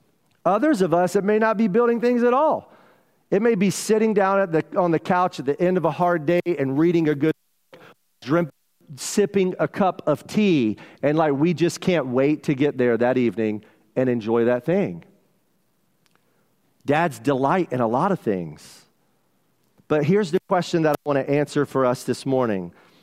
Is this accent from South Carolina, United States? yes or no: yes; South Carolina, United States; Now, growing up in South Carolina, we study the Great Lakes. We look at pictures of the Great Lakes. But we've never been on a Great Lake.